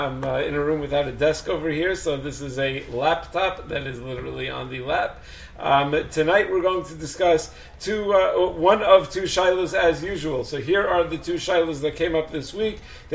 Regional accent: Chicago, Illinois, United States; now in New Jersey, United States; I'm an only child. I grew up in Chicago, but my family and I live in New Jersey.

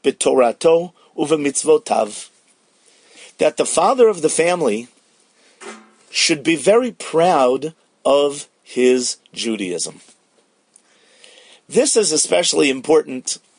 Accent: United States; And especially growing up in America, this issue is a lot more problematic for boys

